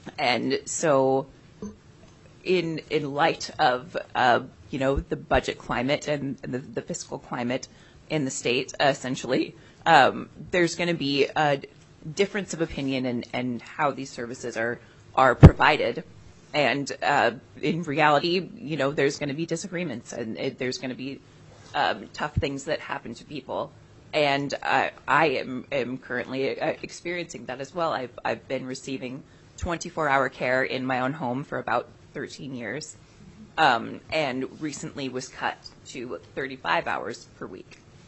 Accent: Kenai, Alaska, United States; I'm from Kenai.

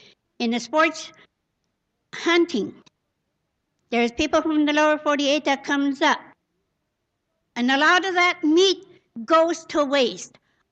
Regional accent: Galena, Alaska, United States; from Galena, and I'm on the board of Dinakanaga.

